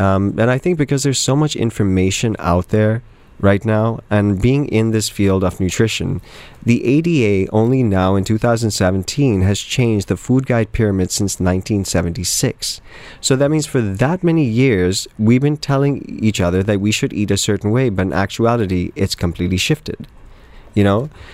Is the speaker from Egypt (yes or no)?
no; Dubai, United Arab Emirates; since growing up in Dubai, I've always really enjoyed the heat.